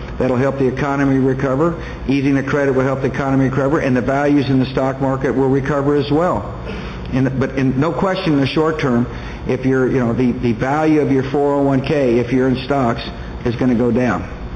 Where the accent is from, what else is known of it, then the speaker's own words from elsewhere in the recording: Texas, United States; You sound like the guys I grew up with in West Texas, you know?